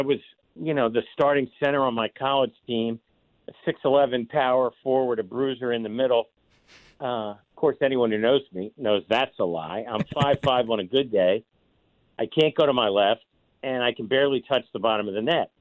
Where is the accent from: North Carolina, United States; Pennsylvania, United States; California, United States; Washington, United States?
Pennsylvania, United States; Philadelphia; So I grew up in and around Philadelphia. I went to St. Joe's, the Jesuit University in Philadelphia.